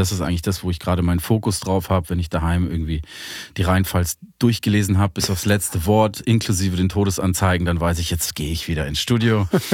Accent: Munich, Bavaria, Germany; now in Landau, Germany; Ja, ich komme aus München, also ich bin gebürtiger Münchner.

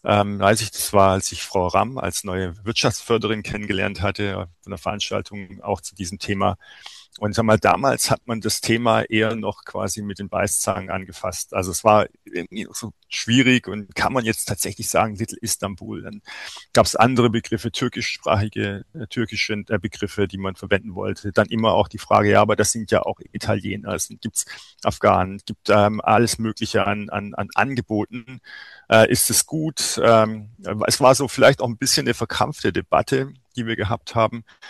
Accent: Mannheim, Baden-Württemberg, Germany; Und als Mannheimer ist man das gewohnt.

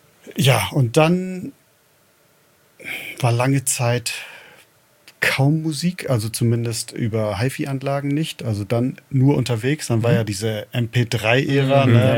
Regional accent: Delmenhorst, Lower Saxony, Germany; Ich komme aus Delmenhorst. Das ist Nähe Bremen, falls jemand Delmenhorst nicht kennt.

